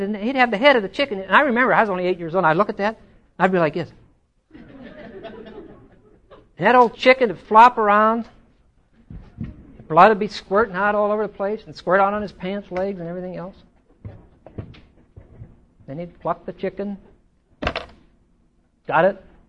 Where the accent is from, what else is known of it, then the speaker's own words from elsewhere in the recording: Pittsburgh, Pennsylvania, United States; I mentioned this morning that I was raised in Pittsburgh, and we had all these ethnic communities.